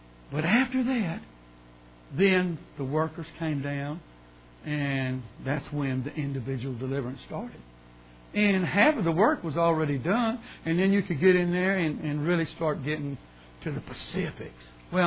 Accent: Beaumont, Texas, United States; I'm from Beaumont, Texas. It don't get 20 below zero ever.

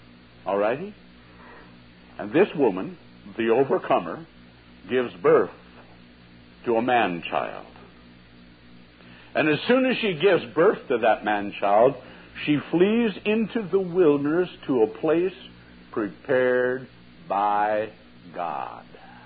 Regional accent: Missouri, United States; Now, I'm from Missouri, so don't think that I'm picking on

